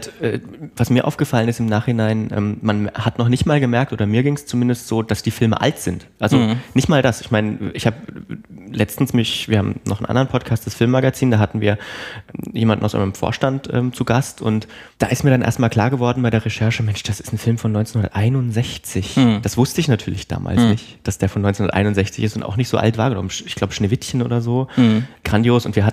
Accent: Thuringia, Germany; Also ich bin ja auf dem Dorf groß geworden, im tiefsten Thüringen.

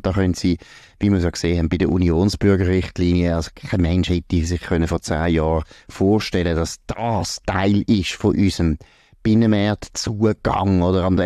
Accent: Switzerland; Das geht uns als Schweizer auch nichts an.

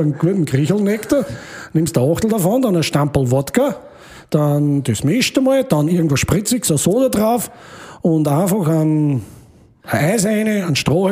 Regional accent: Lower Austria, Austria; bei uns im Waldviertel

